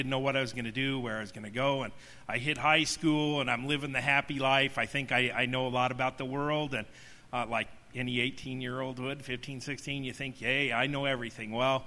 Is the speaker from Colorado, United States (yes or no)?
yes; Denver, Colorado, United States; And so I was raised with eight brothers and sisters in Denver. And I had, I was raised in the Catholic Church.